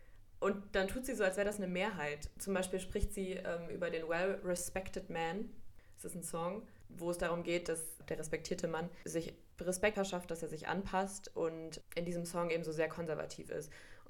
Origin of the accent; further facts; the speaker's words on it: Germany; weil ich komme aus der Eifel.